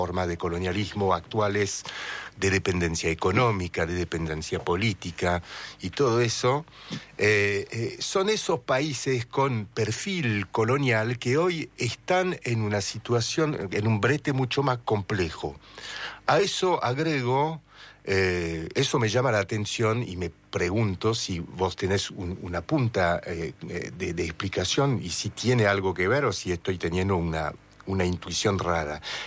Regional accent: France; Spanish is a second language; no porque vengo de Francia

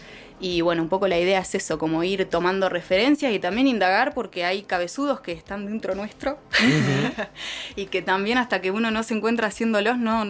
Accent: Temperley, Buenos Aires Province, Argentina; mi vieja tiene un espacio allá en Temperley, yo soy de Temperley también.

